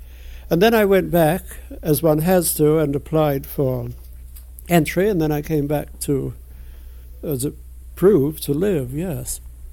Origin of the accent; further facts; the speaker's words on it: England, United Kingdom; born there; Well, I was born in England